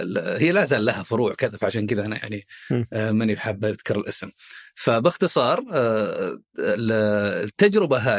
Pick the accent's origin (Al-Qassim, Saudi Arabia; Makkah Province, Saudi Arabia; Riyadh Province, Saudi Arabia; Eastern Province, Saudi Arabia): Eastern Province, Saudi Arabia; Khobar; لا والله هو احنا من أهل الشرقية أول شيء. أنا من مواليد وسكان الخبر